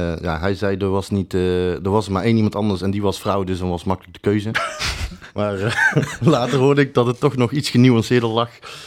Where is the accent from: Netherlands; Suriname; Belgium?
Belgium; Ik ben zelf Belg.